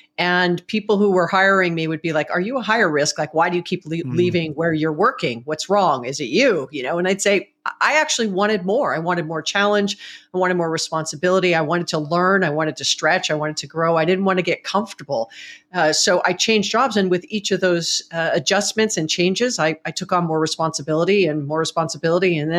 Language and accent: English; Hawaii, United States; So I was born and raised in Hawaii